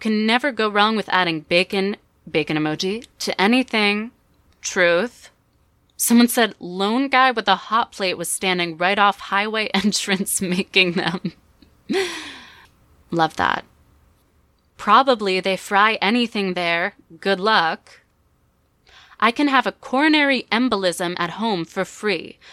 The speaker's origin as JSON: {"language": "English", "region": "North Carolina", "country": "United States", "tie": "born or raised there", "said": "I grew up in North Carolina. State Fair is a big deal. I didn't go to a lot of those. I had a Yankee parents, as they say."}